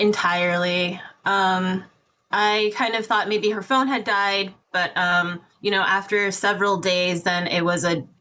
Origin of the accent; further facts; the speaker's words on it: Nome, Alaska, United States; But growing up in the Nome geographic location, I would say that, you know, sometimes people will go out camping